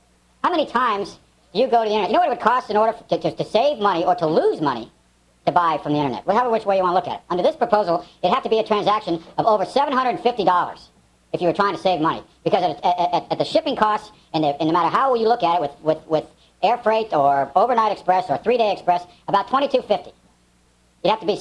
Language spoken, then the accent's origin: English; Alaska, United States; You know, I grew up in Alaska as a young child. I spent time here in Juneau as a young child